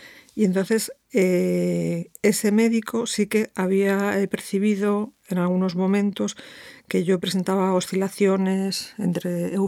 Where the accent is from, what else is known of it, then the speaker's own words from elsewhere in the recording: Madrid, Community of Madrid, Spain; born there; Yo estaba en Madrid. Yo nací en Madrid y entonces bueno, pues estaba allí.